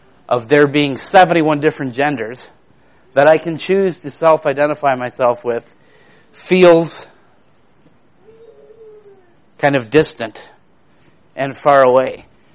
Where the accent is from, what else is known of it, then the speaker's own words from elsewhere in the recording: Canada; now in United States; Canada, where I'm from, based on my really bizarre accent